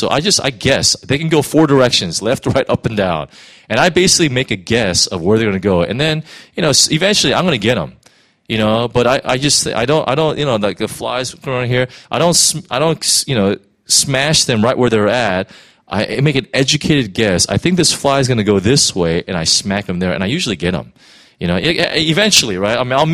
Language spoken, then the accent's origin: English; United States; I'm not really into hockey all that much because I'm American.